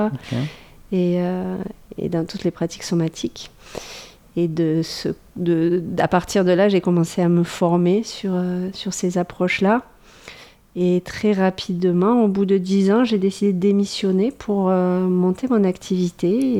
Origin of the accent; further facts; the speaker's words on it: Montpellier, Occitanie, France; Eh bien, je suis montpelliéraine.